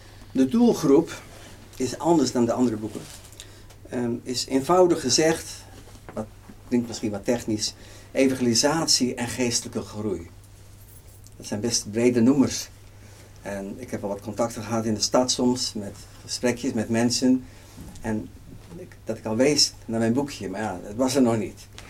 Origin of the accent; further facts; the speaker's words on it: Zeeland, Netherlands; Als Zeeuw, geboren en getogen Zeeuw.